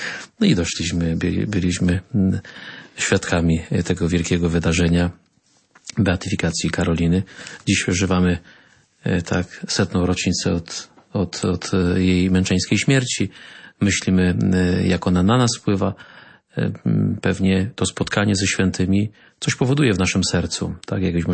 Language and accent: Polish; Ruda Śląska, Silesian Voivodeship, Poland; my z Rudy Śląskiej byliśmy w archidiecezji katowickiej